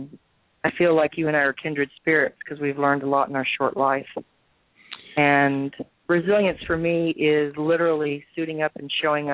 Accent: Appalachia, United States; we just had such a determination growing up in Appalachia that we had nothing, but we had everything

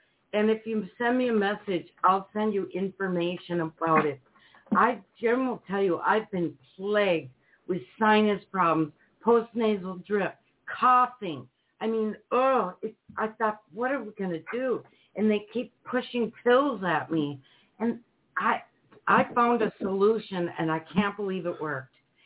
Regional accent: Duluth, Minnesota, United States; now in Virginia Beach, United States; We're from Duluth, Minnesota ourselves, and we know winter.

